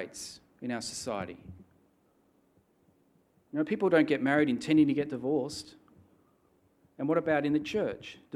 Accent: Australia; I'm going to live till my good 79.5 years as an Aussie bloke

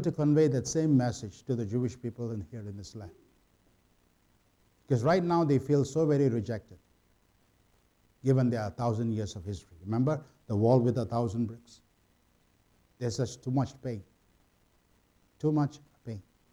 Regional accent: Singapore; I'm not an Australian, I'm a Singaporean.

